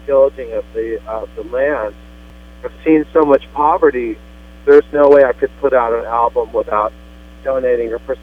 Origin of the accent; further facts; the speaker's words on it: California, United States; because I come from Humboldt County, the Redwoods, which I consider one of the last rainforests in America